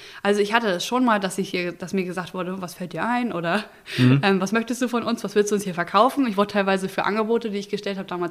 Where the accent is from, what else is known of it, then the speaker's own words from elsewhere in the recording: Niebüll, Schleswig-Holstein, Germany; Ich bin halt hier oben im Norden aufgewachsen und wollte auch gar nicht wirklich wegziehen. Also von damals Niebüll nach Flensburg war für mich schon ein großer Sprung